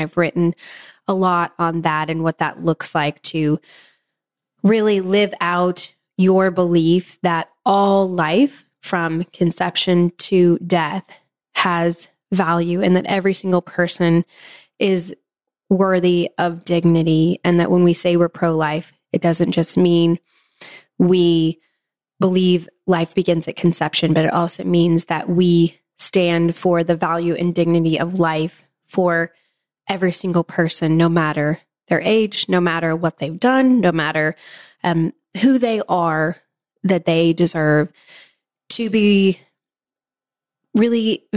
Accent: Kansas, United States; And maybe it's because we're from Kansas.

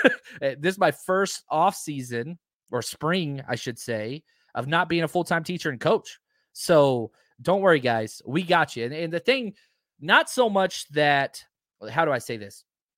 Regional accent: Texas, United States; I grew up in Texas where there were no mountains. You go up to second floor and you can see Oklahoma. It's just as flat and brown as we possibly can. So when we moved to California, that was a big deal to me.

